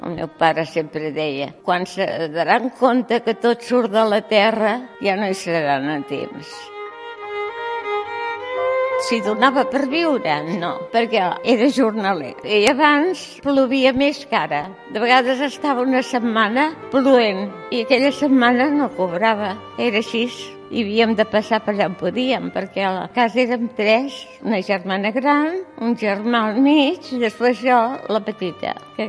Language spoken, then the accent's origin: Catalan; Badalona, Catalonia, Spain; born there; He nascut a Badalona i tinc 90 anys. Ara estic a Can Roqui Pi. Fa 10 anys ja.